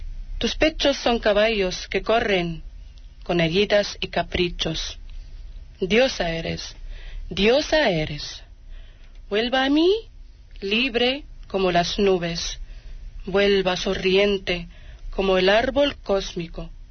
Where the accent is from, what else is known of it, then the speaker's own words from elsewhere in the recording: Larache, Tanger-Tetouan-Al Hoceima, Morocco; Spanish is a second language; Pues cuando yo era en mi país, en mi ciudad Larache, pues esa ciudad me marcó mucho.